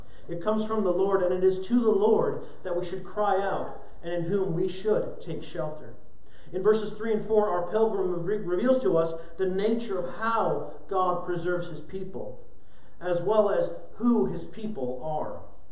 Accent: Southwest, United States; Growing up in the American Southwest, it becomes sort of part of your everyday experience to wake up, look out your window, and you see mountains in the distance.

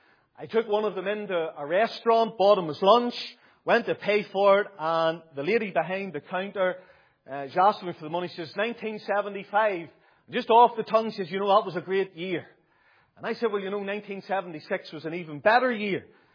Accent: Newtownabbey, Northern Ireland, United Kingdom; people were city folk, but they had moved to the Newton Abbey area when my mother was a child, and I was brought up in the Carnmoney, Glengormley area of Newton Abbey

